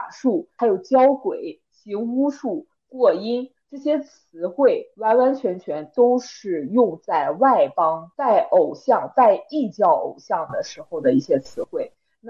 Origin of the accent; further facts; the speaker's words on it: China; 就是抽签，类似我们中国人可以理解的，就是抽签